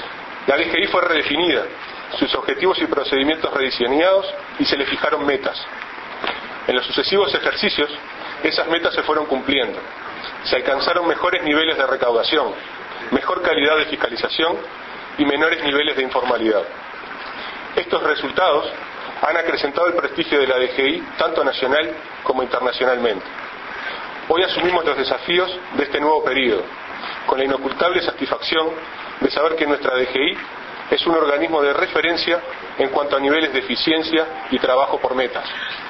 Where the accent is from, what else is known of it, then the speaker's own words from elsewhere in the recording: Uruguay; Como uruguayo